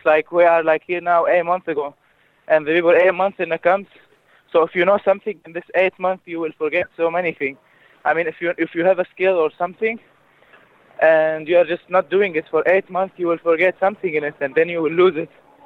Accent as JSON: {"language": "English", "town": "Homs", "region": "Homs Governorate", "country": "Syria", "second_language": "English", "moved": "yes", "lives_now": "Greece", "said": "I am from Syria, from Homs. I'm in Greece like 8 months ago."}